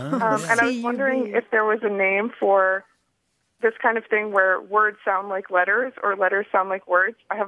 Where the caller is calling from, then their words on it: Washington, District of Columbia, United States; I'm calling from Washington, D.C.